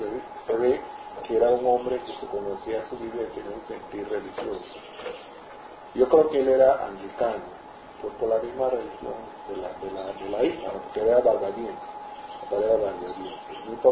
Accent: Panama; yo soy panameño, muy nacionalista y todo

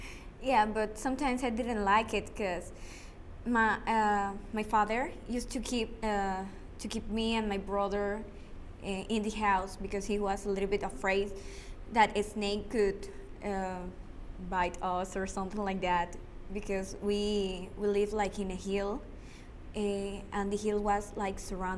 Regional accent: Arraiján, Panamá Oeste, Panama; English is a second language; I was born here in Panama, in Panama City. But I live in Arraiján, in the other side of the bridge, till 17, 18 years old. Then we moved to Panama.

